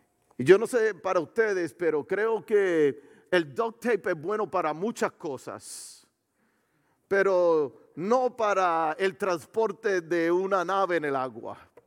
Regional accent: Puerto Rico; yo soy, si usted no me conoce muy bien, yo soy de Puerto Rico

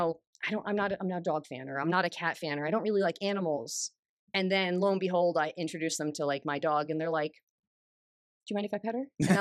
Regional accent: Colorado, United States; also born or lived in New York; So I grew up in Colorado. And my dad was a retired New York State trooper. And so when my dad, so I was actually born in New York, but raised in Colorado.

